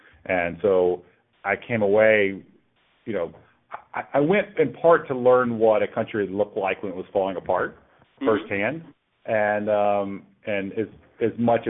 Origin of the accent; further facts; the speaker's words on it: Alabama, United States; well, are you from the United States? And I said, yes. He said, where are you from? I said, Alabama.